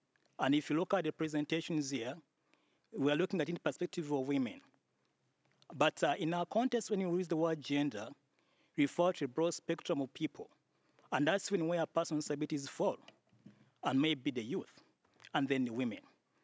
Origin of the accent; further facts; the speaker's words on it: Uganda; I come from Uganda, and I represent the voices of persons with disabilities here.